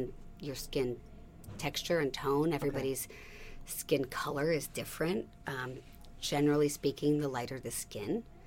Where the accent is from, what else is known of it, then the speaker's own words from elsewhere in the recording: Seattle, Washington, United States; moved away as an adult; also born or lived in San Francisco; now in Southern California, United States; I am not. I was born in San Francisco, and I lived there for the first 13 years, and then we moved to Seattle. I came here on vacation when I was 20, and I fell in love with it, and I never left.